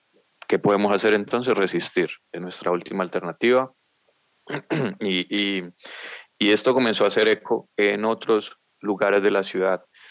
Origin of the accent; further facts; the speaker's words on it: Colombia; uno como ciudadano colombiano los escucha y uno no los puede creer